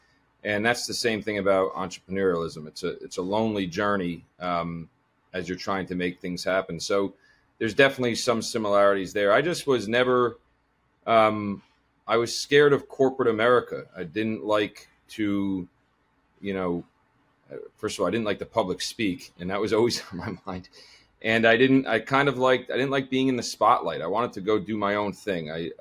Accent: Franklin Lakes, New Jersey, United States; I grew up in Franklin Lakes, New Jersey, played a lot of sports. That was kind of my focus.

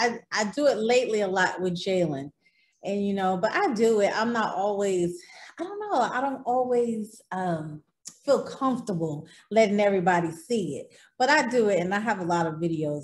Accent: New York City, New York, United States; And it's so funny because I'm from New York, and my sister lived in the same projects as Teddy.

